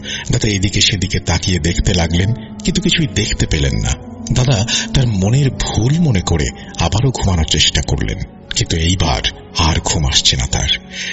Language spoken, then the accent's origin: Bangla; Rajbari, Dhaka Division, Bangladesh; রাজবাড়ি জেলা থেকে বলছি। আমি স্নাতক প্রথম বর্ষের একজন ছাত্র। আমার বাড়ি রাজবাড়ি জেলার সদর উপজেলার কোন একটি গ্রামে।